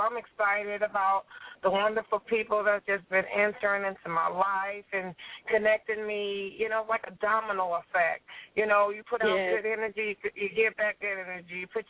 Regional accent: Oakland, California, United States; born and raised in Oakland and making it into Hollywood

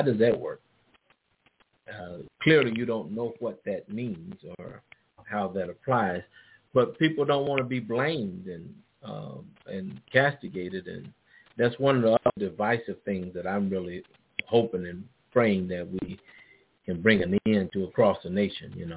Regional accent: Illinois, United States; I know growing up in Illinois, we had to pass it with at least a 80%.

